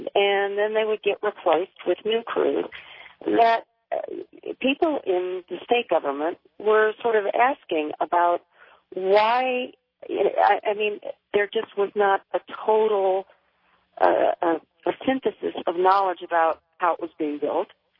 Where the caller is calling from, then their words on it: Denver, Colorado, United States; I'm calling from Denver.